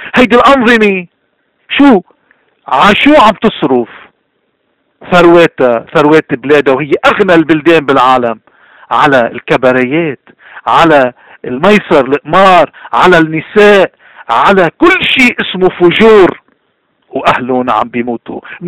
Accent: Lebanon; نحن كلبنانيين لا يمكن أي نظام يجي بسوريا ويقدر يأذينا

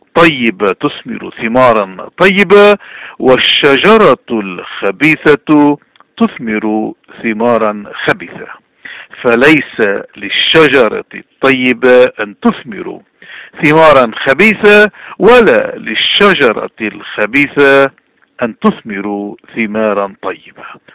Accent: Lebanon; ماذا نتوقع كلبنانيين مغتربين ومقيمين

